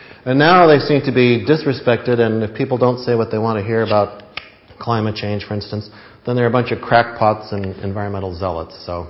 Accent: United Kingdom; because I'm British, we don't

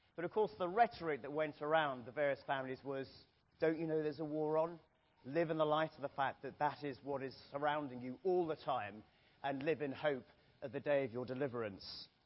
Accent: Jersey; I've made a few mentions of the fact that I come from Jersey

